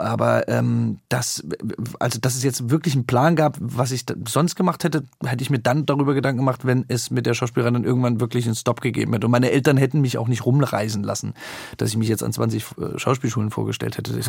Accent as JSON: {"language": "German", "region": "Thuringia", "country": "Germany", "tie": "born or raised there", "said": "ich bin ja bei Greiz aufgewachsen in einem Dorf, in Zoghaus"}